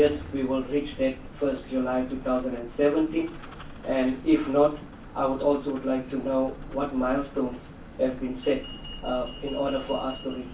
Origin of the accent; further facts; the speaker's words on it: North West, South Africa; I'm from the Northwest.